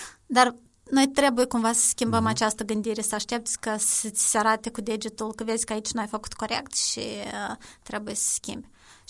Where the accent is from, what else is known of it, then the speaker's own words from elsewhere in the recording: Moldova; noi ca și moldoveni gândim în termeni foarte mici. La noi până și lingura este linguriță